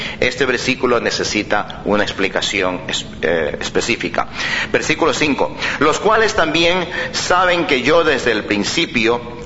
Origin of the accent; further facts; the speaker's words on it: Ecuador; born there; Como yo, de sangre soy medio chino, pero nací en Ecuador.